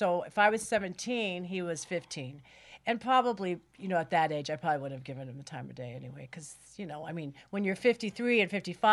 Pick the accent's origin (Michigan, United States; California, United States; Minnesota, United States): California, United States; Los Angeles; Silver Lake.